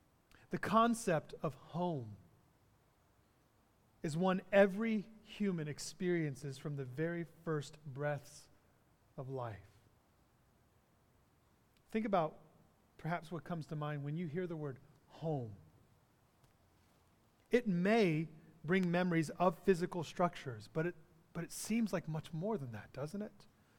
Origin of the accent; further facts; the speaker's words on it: Jacksonville, Florida, United States; now in Toronto, California, United States; we are both from Jacksonville. We're from the same area. And we were talking about how often we get to visit Florida.